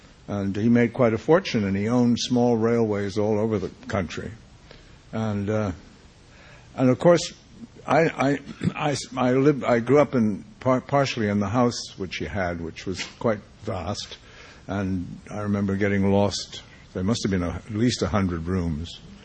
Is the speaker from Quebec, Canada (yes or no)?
yes; Quebec, Canada; Well, I grew up in Quebec, so I was fortunate to be in a civilized part of the country.